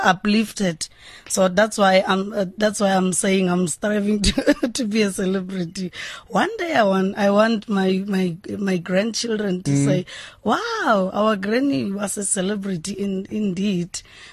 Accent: Kasikukune, Limpopo, South Africa; now in Gauteng, South Africa; I was born and raised in Kasikukune 34 years ago. So, now I'm in Gauteng

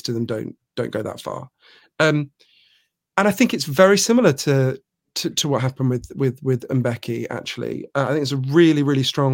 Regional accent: United Kingdom; born there; the year I was born in Britain

